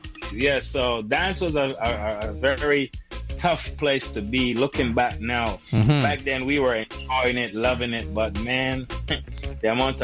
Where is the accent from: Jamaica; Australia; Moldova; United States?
Jamaica; Kingston; also born or lived in Franklin Town; So, you know, we just grew up in the street, the neighborhood, the community. So I was born in South Kingston, Fleet Street, living on Maiden Lane, Smith Lane. Then I moved with my aunt after my parents leave and lived in Franklin Town